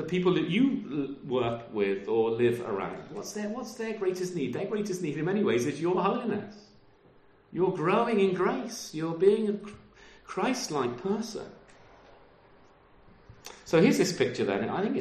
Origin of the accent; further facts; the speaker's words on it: United Kingdom; We don't like that because we're British